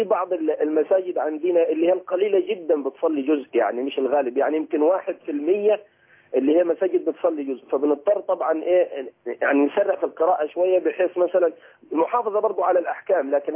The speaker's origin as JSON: {"language": "Arabic", "region": "Upper Egypt", "country": "Egypt", "said": "عندنا في الصعيد يمكن آية"}